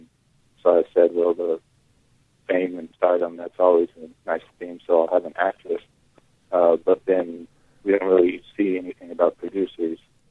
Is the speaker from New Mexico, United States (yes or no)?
yes; Las Cruces, New Mexico, United States; now in Tucson, United States; I'm based in Tucson. Tucson was good, and I'm originally from Las Cruces, so I've done book signings throughout the borderland.